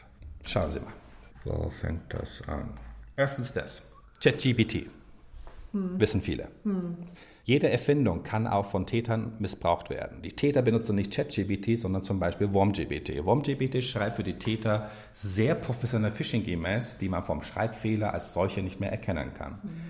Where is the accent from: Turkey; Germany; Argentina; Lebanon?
Turkey; German is a second language; Doppelschwör als Türke